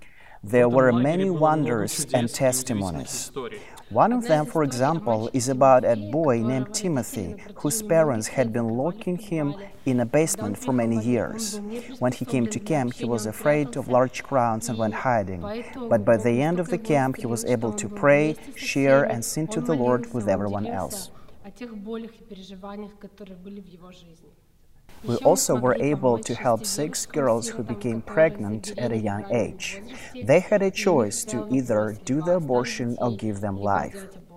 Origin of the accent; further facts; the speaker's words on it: Belarus; English is a second language; We are from Belarus, and we're doing the orphan ministry.